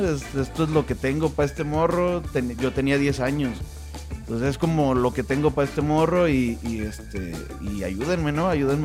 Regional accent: Nayarit, Mexico; Soy de Nayarit.

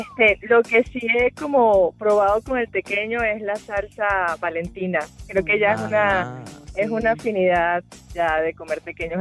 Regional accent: Venezuela; now in Mexico; No, soy venezolana, somos venezolanos. Y estamos radicados aquí en México.

